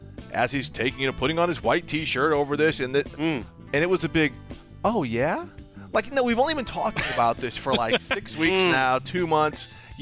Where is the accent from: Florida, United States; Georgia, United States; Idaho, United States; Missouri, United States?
Missouri, United States; St. Louis; You know, Keisha's from the Lou. I'm from the Lou.